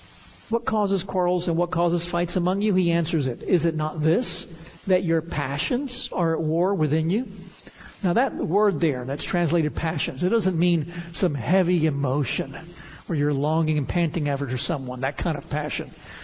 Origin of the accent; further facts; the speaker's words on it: New York City, New York, United States; one of the great privileges of being a kid growing up in New York City is that I was exposed to all the wonderful architecture of that town.